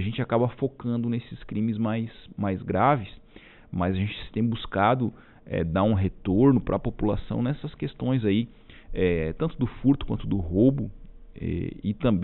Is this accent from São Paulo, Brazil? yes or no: no; Turvo, Santa Catarina, Brazil; eu sou natural de Turvo. É uma cidade que trabalha com arroz